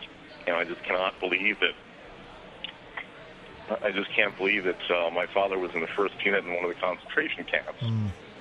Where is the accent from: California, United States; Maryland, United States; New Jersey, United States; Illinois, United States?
New Jersey, United States; Yes, for me, being an American is, I grew up in New Jersey, 15 miles from the Statue of Liberty